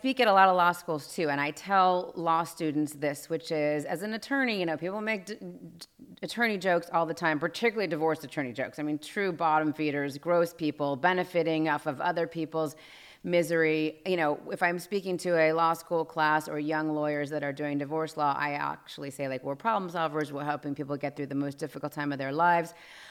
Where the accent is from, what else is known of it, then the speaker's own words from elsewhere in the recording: Los Angeles, California, United States; I guess I grew up here in Los Angeles.